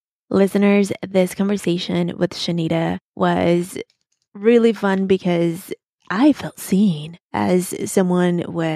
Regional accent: Chicago, Illinois, United States; So born and raised in Chicago, always there.

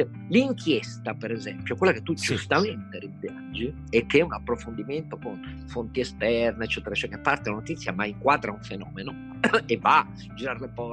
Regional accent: Turin, Piedmont, Italy; Io sono cresciuto di fronte a Mirafiori, dove lavoravano 70.000 persone

